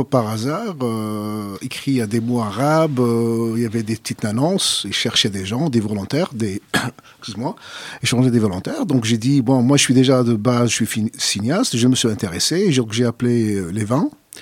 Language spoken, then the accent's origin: French; England, United Kingdom; French is a second language; moved away as an adult; now in Brussels, Belgium; Depuis 3 ans ici à Bruxelles. Je viens d'Angleterre. Toute ma vie, j'ai vécu en Angleterre.